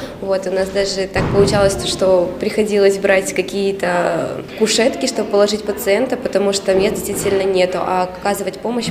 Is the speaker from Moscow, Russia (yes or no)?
no; Severomorsk, Murmansk Oblast, Russia; now in Veliky Novgorod, Russia; я приехала с Мурманской области, с города Североморска, но Великий Новгород мне очень понравился